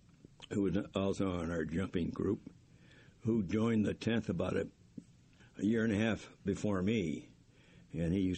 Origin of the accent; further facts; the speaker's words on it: Pittsburgh, Pennsylvania, United States; also born or lived in Baltimore; No, actually I was born in Baltimore, Maryland, but came to Pittsburgh when I think was 2 years old.